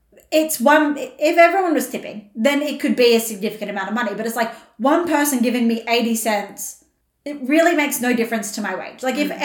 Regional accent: Australia; like, I'm so Australian that it didn't even cross my mind the first time

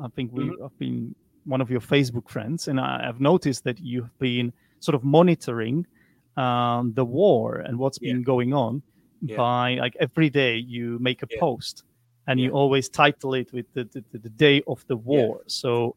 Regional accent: Czechia; also born or lived in United Kingdom; because I'm from the Czech Republic.

